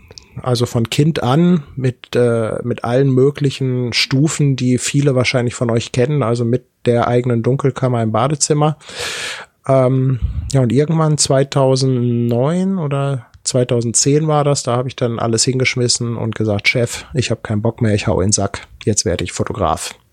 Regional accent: Bielefeld, North Rhine-Westphalia, Germany; now in Hamburg, Germany; ich komme aus Hamburg. Bin kein gebürtiger Hamburger. Also ursprünglich komme ich aus Bielefeld.

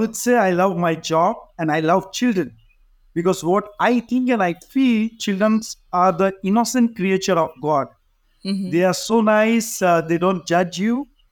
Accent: India; first language Hindi; English is a second language; They don't understand my language because most of my videos are in my native language, that is Hindi. So because the reason of being record a video in my language that maximum people should understand my, in my country especially

